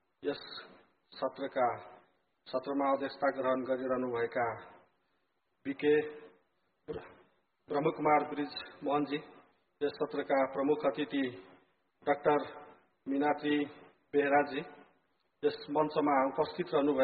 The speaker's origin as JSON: {"language": "Hindi", "country": "Nepal", "said": "खास करके हम नेपाल से हैं"}